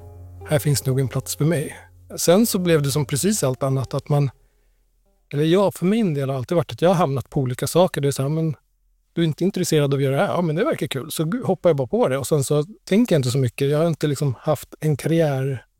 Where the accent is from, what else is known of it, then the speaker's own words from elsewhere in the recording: Sweden; Där ser jag ju liksom orättvisorna som man inte under min uppväxt upplevde i Sverige på samma sätt.